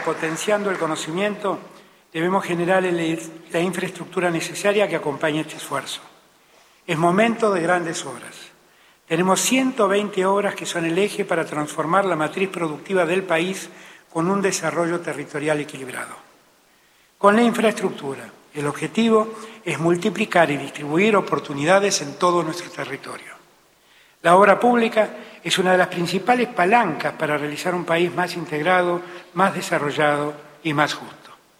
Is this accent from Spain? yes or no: no; Argentina; Como argentinos y argentinas, tenemos que estar orgullosos de esta empresa